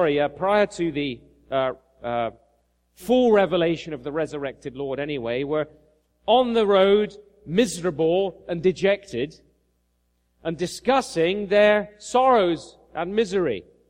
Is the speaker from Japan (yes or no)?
no; United Kingdom; now in Canada; Of course, I'm an adopted Canadian now, but I'm a British Canadian.